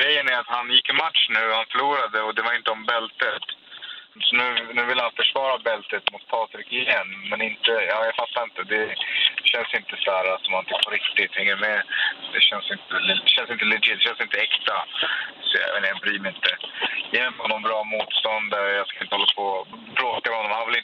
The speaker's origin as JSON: {"language": "Swedish", "town": "Stockholm", "region": "Stockholm County", "country": "Sweden", "said": "Jag bor i Stockholm, jag är från Stockholm"}